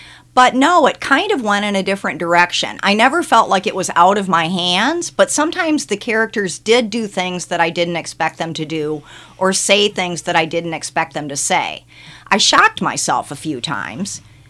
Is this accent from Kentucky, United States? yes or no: no; Toledo, Ohio, United States; Well, I'm originally from Toledo, Ohio.